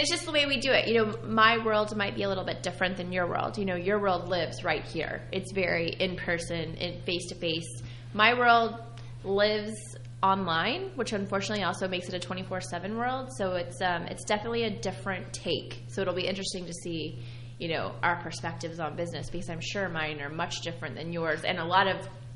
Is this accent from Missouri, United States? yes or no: no; Sugar Land, Texas, United States; Well, I'm from Texas. I'm from Sugar Land, Texas, which is like...